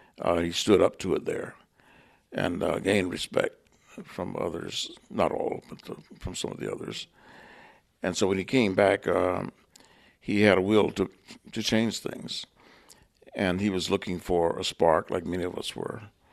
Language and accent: English; Miami, Florida, United States; Many of us were from the South. I was from Miami, Florida, where the racism was not as harsh, but it existed.